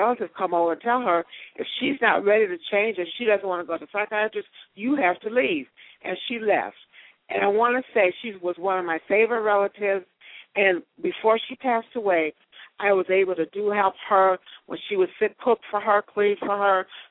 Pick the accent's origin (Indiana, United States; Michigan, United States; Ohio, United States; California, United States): Ohio, United States; Cleveland; So I was raised in Cleveland, Ohio, in a middle-class family, and went to junior high school, went to high school.